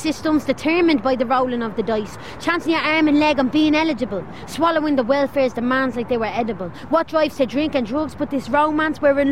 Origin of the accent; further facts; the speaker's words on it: Ireland; I'll give you one of my raps, because I'm Irish, I'm not black, I'm Irish, and I want, and what I do is I write raps because I'm inspired by that culture.